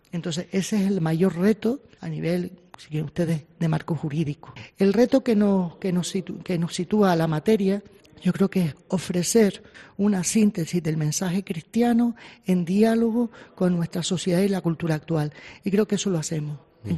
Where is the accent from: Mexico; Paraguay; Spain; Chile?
Spain; Telde, Canary Islands; Claro, hay que empezar diciendo que yo soy de Telde.